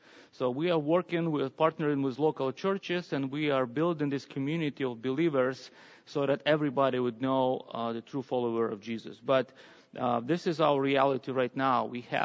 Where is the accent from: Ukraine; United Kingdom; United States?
Ukraine; accent: Slavic; English is a second language; now in Budapest, Hungary; But if my Slavic accent is kind of strange, raise your hand and I will explain what I mean. Yeah, so I'm on staff with Campus Crusade in Ukraine since 2002.